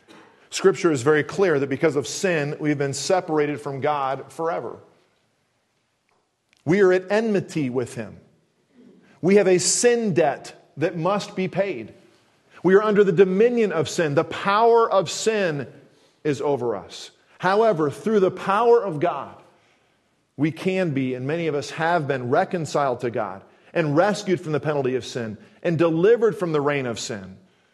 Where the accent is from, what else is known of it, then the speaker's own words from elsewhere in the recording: Kansas City, United States; Growing up in Kansas City, many times had these tornado, not just drills, but literally tornado times in our high school.